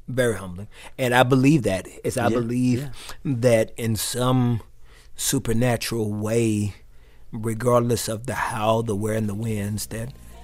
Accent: Texas, United States; I'm from Texas, you know.

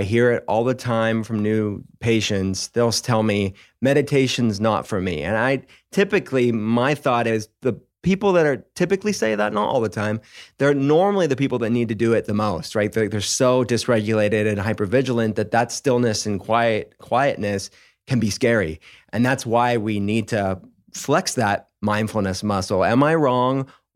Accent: Pittsburgh, Pennsylvania, United States; I'm from Pittsburgh, Pennsylvania

